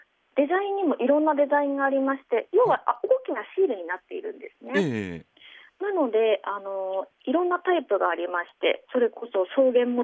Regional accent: Toyama, Chubu, Japan; 著者の乳源愛さんも同じ富山出身なんですけれども、

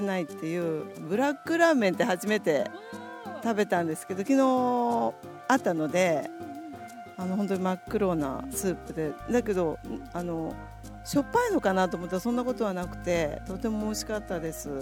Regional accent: Gunma, Japan; 今長野で、私群馬なんですけど

